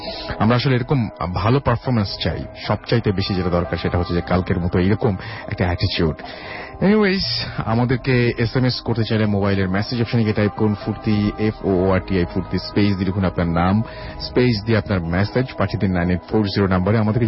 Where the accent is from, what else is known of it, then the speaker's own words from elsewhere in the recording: Bangladesh; আমরা আরো একটা এমন দিনে পড়েছে যেদিন কিনা আমরা সমস্ত বাংলাদেশি আজকে খুশি জোয়ারে ভাসছে।